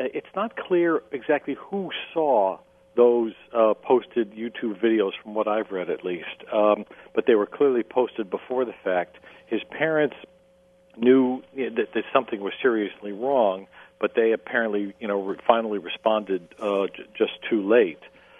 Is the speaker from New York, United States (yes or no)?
yes; New York, United States; Now, in my home state of New York State, to obtain a pistol permit, the background check includes references, character references, who police investigate.